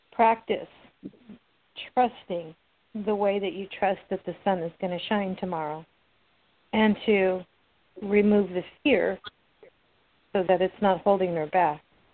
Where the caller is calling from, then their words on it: California, United States; I'm calling from California.